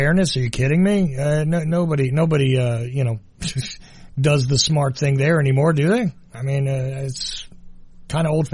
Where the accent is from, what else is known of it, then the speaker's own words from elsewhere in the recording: New Jersey, United States; I grew up in New Jersey, and Jersey's one of the two states in the country that actually has a law against people pumping their own gas.